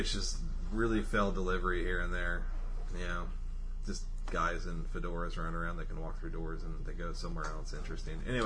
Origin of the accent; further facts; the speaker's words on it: United States; And then I got up and I did my laundry. Because I'm an American.